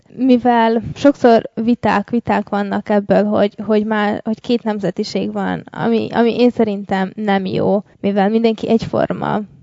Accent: Vojvodina, Serbia; moved away as an adult; now in United States; Délvidékről jöttem. Otthon befejeztem a középiskolát, ott gimnáziumban jártam, és most elkezdtem itt Amerikában az egyetemet.

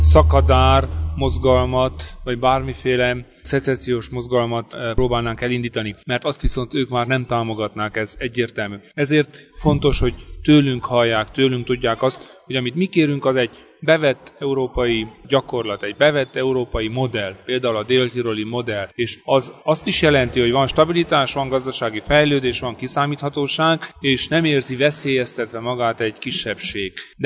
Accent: Székely Land, Romania; hisz én is székely vagyok

